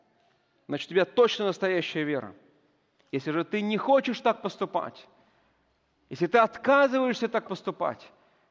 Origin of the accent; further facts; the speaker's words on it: Siberia, Russia; Как многие из вас знают, я вырос в Сибири.